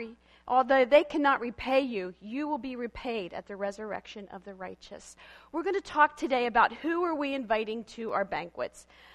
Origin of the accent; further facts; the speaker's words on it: Pennsylvania, United States; I'm Mennonite and I grew up in Berks County, lots of relatives in Lancaster County.